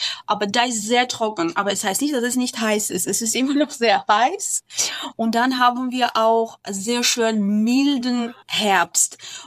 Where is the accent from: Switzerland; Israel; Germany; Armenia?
Armenia; Yerevan; Ja, ich komme aus Jerewan, ich komme aus Armenien